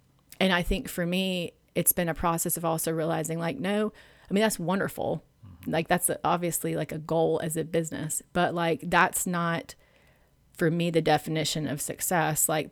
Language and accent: English; Charleston, South Carolina, United States; maybe it's from growing up in Charleston